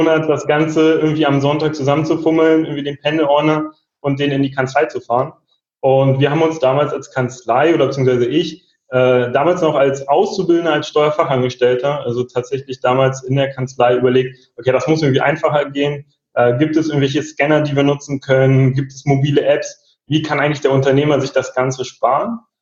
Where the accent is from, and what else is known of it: Berlin, Germany